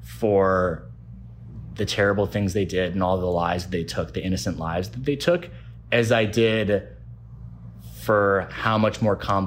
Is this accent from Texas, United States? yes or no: no; Virginia, United States; I grew up in Northern Virginia and I'm an author.